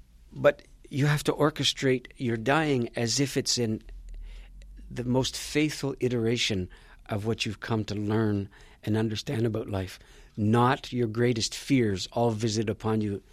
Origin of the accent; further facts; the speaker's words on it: Canada; I'm Canadian